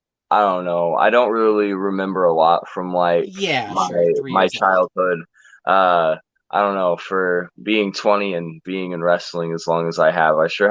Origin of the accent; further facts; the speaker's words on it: Illinois, United States; also born or lived in Montreal, Canada; I was born in Montreal, Quebec, Canada. I was there for like 3 years. We moved here when I was three. I guess I did grow up in central Illinois. I've been here since I was 3 years old.